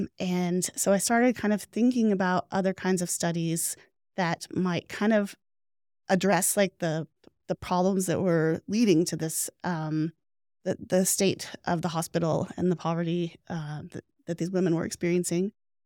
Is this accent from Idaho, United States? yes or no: yes; Boise, Idaho, United States; So I grew up in Boise, kind of over what I call mall land now.